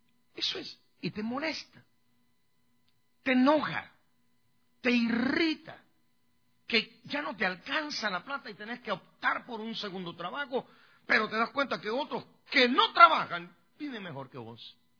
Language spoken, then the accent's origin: Spanish; California, United States; born there; ¿Por qué tengo que irme del estado donde yo nací para otro lugar, para buscar una mejor vida?